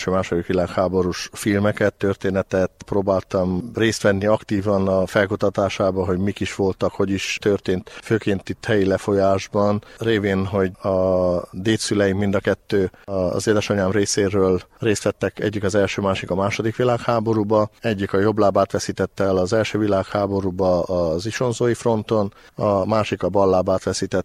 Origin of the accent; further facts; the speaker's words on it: Sfântu Gheorghe, Covasna, Romania; now in Árkos, Romania; Árkosi lakó, Sepsiszentgyörgyön születtem, 2006 óta vagyok Árkos lakója